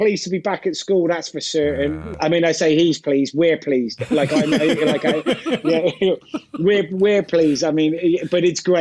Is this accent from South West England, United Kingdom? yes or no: yes; Gloucester, South West England, United Kingdom; I grew up in Gloucester, but my dad was from southeast London, heading out towards Beckenham in Kent, that kind of area. That's where him and his family were from.